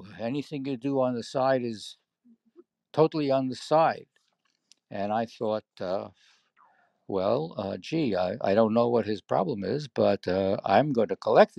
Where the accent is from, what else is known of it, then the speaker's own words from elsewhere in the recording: Brooklyn, New York, United States; That was Brooklyn.